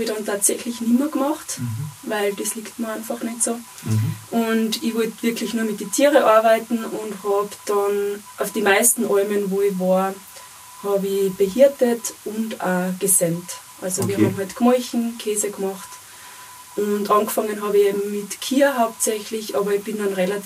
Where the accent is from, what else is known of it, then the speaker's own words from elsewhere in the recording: Bavaria, Germany; Aus dem Dungau.